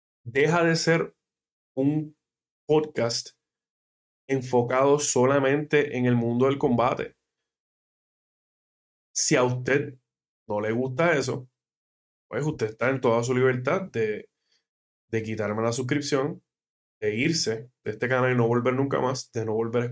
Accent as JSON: {"language": "Spanish", "country": "Puerto Rico", "tie": "born or raised there", "said": "En Puerto Rico hemos tenido innumerables campeones de boxeo."}